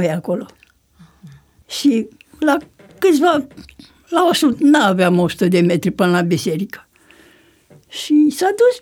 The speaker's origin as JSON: {"language": "Romanian", "town": "Moțăței", "region": "Dolj", "country": "Romania", "tie": "born there", "said": "Eu m-am născut în comuna Moțăței Sat."}